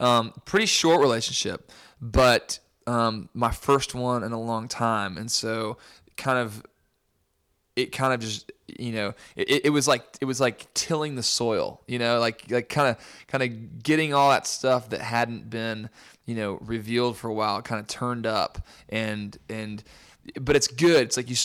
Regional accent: Nashville, Tennessee, United States; I am from Nashville, Tennessee.

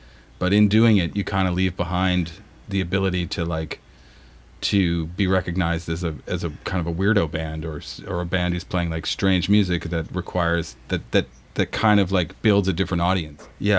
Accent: Nova Scotia, Canada; We're from Nova Scotia, so the east coast of Canada by the ocean.

